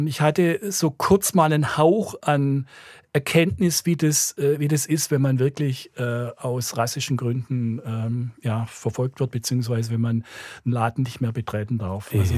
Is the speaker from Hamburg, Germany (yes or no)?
no; Baden-Württemberg, Germany; accent: Swabian; Ja, ich kann ja meinen Dialekt auch nicht verleugnen. Ich kann mich nur gut erinnern, wir hatten als Schwaben, wir waren eigentlich in der Mehrheit in der Schule